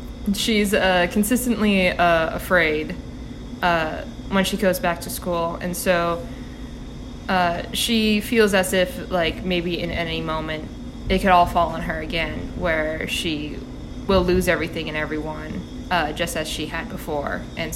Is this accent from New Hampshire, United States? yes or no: yes; Bedford, New Hampshire, United States; I'm from Bedford, New Hampshire.